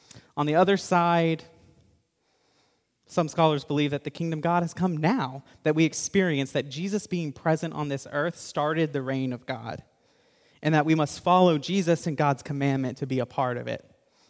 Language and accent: English; Tennessee, United States; You know, I'm from Tennessee. I can assure you the church is there.